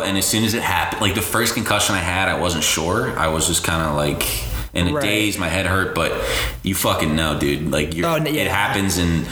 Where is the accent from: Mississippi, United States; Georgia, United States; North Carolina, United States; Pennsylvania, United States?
Pennsylvania, United States; Philadelphia; I'm from Philly, I play rugby